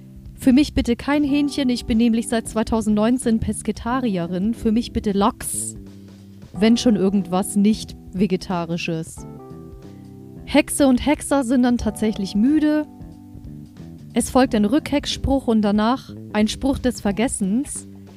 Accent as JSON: {"language": "German", "country": "Germany", "tie": "born there", "said": "Ich bin ja auch in Deutschland geboren, bin aber auch ausländischstämmig."}